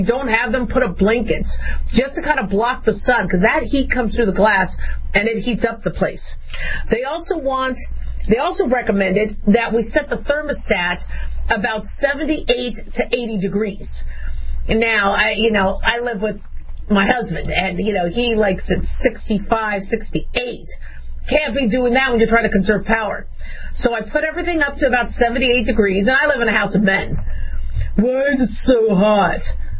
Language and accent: English; Arizona, United States; now in Las Vegas, United States; I live in Las Vegas, Nevada. I think we hit a record of 117. I could swear when I grew up in Arizona, we had 120 temperatures.